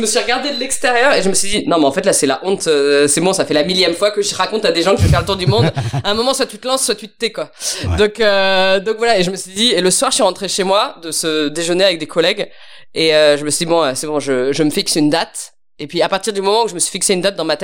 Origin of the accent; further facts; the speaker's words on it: Orléans, Centre-Val de Loire, France; Je suis partie en 2013 donc d'Orléans vu que c'est ma ville natale. Et je suis revenue là cet été 2021.